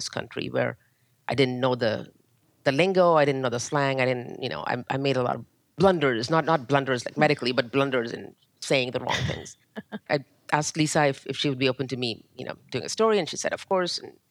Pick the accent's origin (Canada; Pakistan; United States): Pakistan; also born or lived in Zambia; I grew up in Pakistan and Zambia, so my formative years were in cultures that revolve around storytelling and oral history